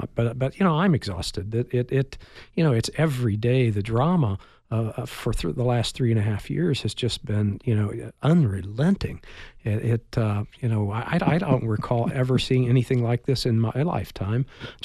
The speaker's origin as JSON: {"language": "English", "region": "Indiana", "country": "United States", "tie": "born or raised there", "said": "the woman is part of some wild-eyed Christian cult that started in my home state of Indiana"}